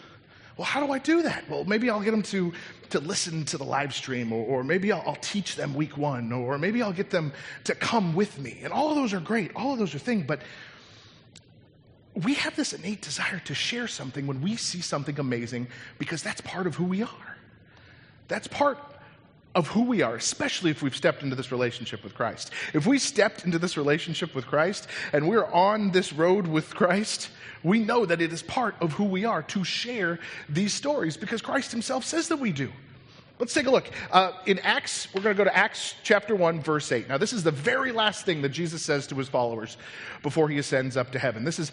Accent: Colorado, United States; I had been dabbling in marijuana and drugs, and I grew up in Colorado, so there you go. But But I had moved down to Alabama.

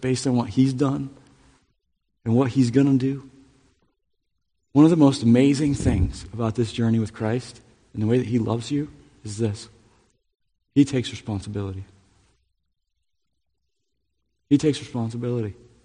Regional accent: Michigan, United States; And I grew up in Michigan where we used to get tons of snow.

